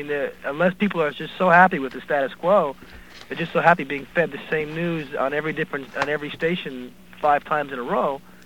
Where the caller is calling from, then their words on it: Norwalk, Connecticut, United States; Connecticut, Norwalk.